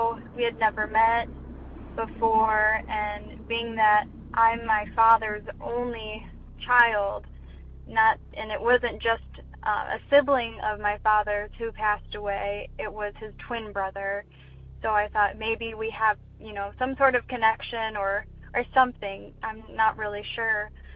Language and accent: English; Big Rock, Illinois, United States; I'm from Big Rock, Illinois